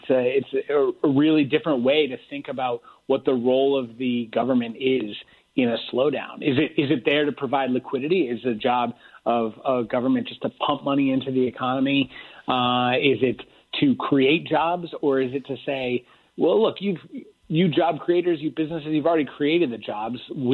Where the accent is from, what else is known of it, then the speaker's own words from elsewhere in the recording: United States; What's been so fascinating here as an American abroad is just to see the kind of philosophical approaches